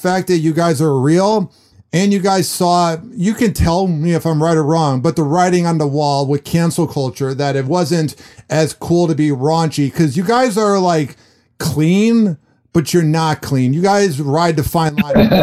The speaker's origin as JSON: {"language": "English", "town": "Chicago", "region": "Illinois", "country": "United States", "tie": "born or raised there", "said": "I grew up in Chicago. I grew up listening to Man Cow's Morning Madhouse"}